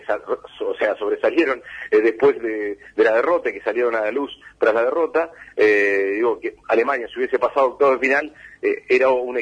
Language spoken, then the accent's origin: Spanish; Argentina; lo que somos los argentinos